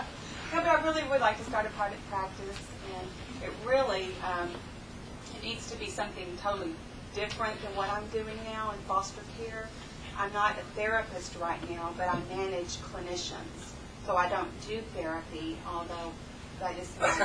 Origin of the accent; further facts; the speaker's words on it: Sugar Land, Texas, United States; I'm from Sugarland. That's near Houston.